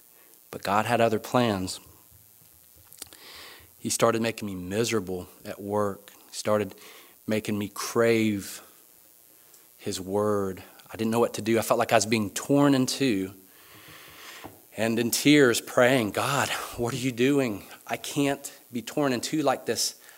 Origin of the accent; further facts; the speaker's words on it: Huntington, West Virginia, United States; also born or lived in Indiana / Manning; now in Simpsonville, United States; I grew up in Huntington, West Virginia, home of Marshall University, the Thundering Herd.